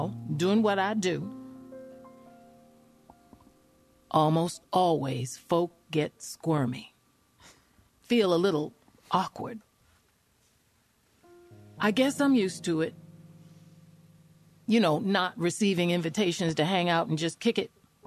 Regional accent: Cambridge, Massachusetts, United States; I grew up in West Cambridge and ran those streets.

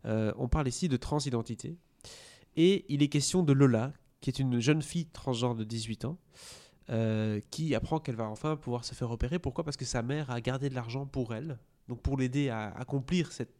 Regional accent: Belgium; répandre les cendres à la mer du Nord. Chez nous, en Belgique.

